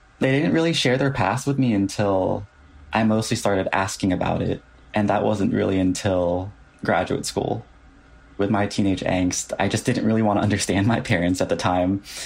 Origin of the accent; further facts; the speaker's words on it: Virginia, United States; born there; And I was born here in Virginia in 1992.